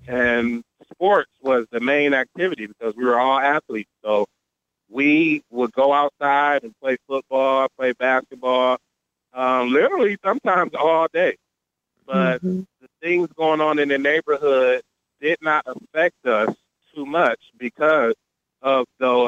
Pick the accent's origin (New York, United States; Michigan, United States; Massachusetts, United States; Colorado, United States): Michigan, United States; Detroit; And I think about that growing up because I'm visualized. I grew up in, you know, what would be a real full house.